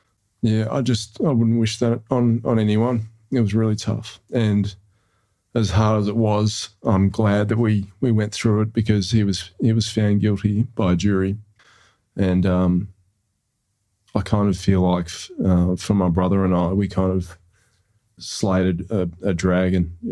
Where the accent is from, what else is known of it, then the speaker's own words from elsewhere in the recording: Perth, Western Australia, Australia; my brother and I grew up in Perth in the 80s.